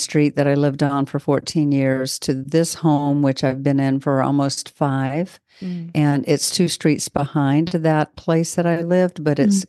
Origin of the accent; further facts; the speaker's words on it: Montgomery, Alabama, United States; born there; also born or lived in Germany / Prattville, United States / Dover, United States; I was born in Montgomery, Alabama.